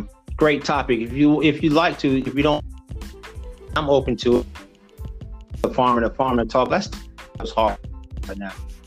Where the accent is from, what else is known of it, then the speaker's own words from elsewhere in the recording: Florida, United States; So growing up in South Florida, and a lot of people don't know it, that Florida is the second largest state that runs cattle. And growing up in Florida, I'm around it all the time.